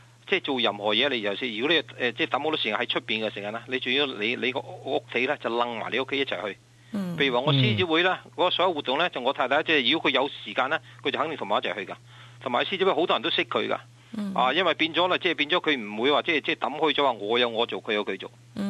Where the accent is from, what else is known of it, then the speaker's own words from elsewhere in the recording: China; now in Australia; 唔系因为我系中国人，